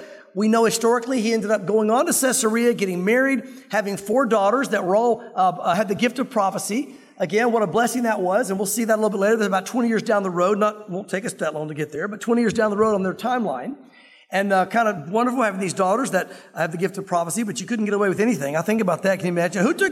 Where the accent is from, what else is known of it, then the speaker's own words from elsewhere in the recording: the South, United States; Listen, I grew up in the South like many of you did. And the bottom line is, in the South, we grew up in church